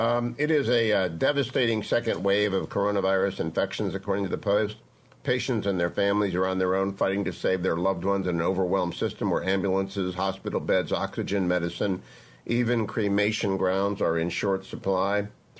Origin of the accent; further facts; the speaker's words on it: Pittsburgh, Pennsylvania, United States; I think Starbucks is another I'm from Pittsburgh move, but go ahead.